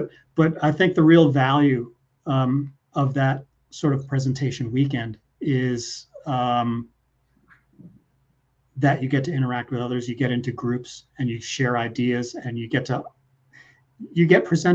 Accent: Peekskill, New York, United States; because I lived in upstate till I was 12 years old. I was born in New York City and then lived in Peekskill for.

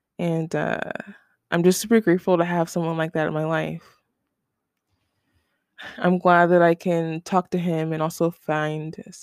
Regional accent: Ohio, United States; And we are both from Ohio, and a lot of people from there kind of fall into the cycle of finding a partner, renting an apartment, getting a dog

